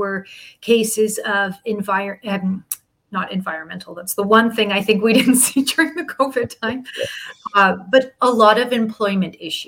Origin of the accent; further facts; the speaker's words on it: Edmonton, Alberta, Canada; also born or lived in Ottawa; So I'm from Edmonton, Alberta, born and raised here in Edmonton, but have been in and out of Edmonton quite a bit. I actually went to law school in Ottawa.